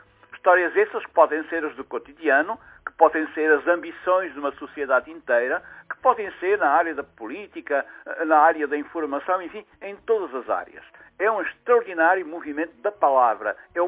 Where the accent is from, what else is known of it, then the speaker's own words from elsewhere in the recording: Murtosa, Aveiro, Portugal; Estou na Mortosa, sou da Mortosa, é uma terra linda.